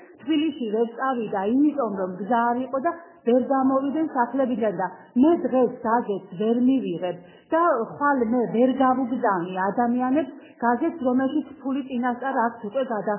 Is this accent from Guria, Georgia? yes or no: no; Imereti, Georgia; მე აქ დაბადებული ვარ გაზრდილი ვარ